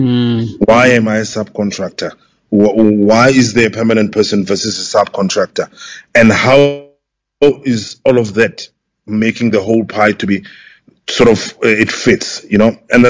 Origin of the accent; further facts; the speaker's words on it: Pretoria, Gauteng, South Africa; Okay, basically, I grew up in Pretoria, in Gauteng.